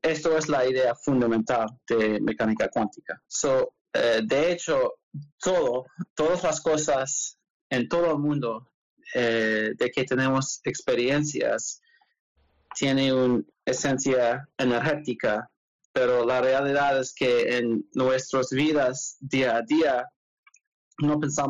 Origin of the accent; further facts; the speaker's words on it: Milwaukee, Wisconsin, United States; now in Chicago, United States; En mi pueblo es Milwaukee.